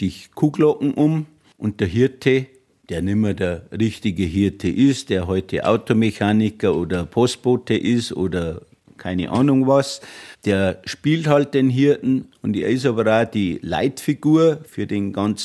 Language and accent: German; Kassberg, Bavaria, Germany; und ich komme aus Kassberg, das war auch immer schon einer der größeren Wölfe